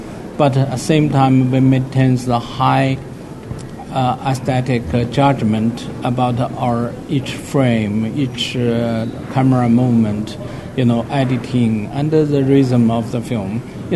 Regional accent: China; English is a second language; I grew up in China, and my father was punished as intellectual and exiled.

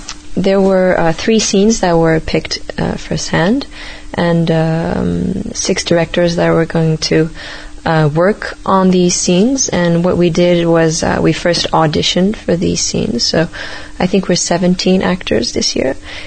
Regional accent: Turkey; and I'm from Turkey, so that was great.

